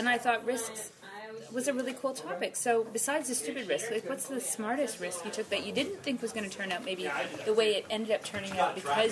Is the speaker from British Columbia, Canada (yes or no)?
no; Pointe-Claire, Quebec, Canada; Oh, I grew up just outside of Pointe Claire.